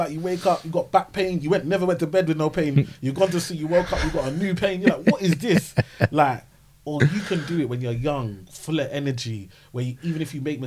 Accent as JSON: {"language": "English", "country": "Nigeria", "said": "but I'm Nigerian, in a bank."}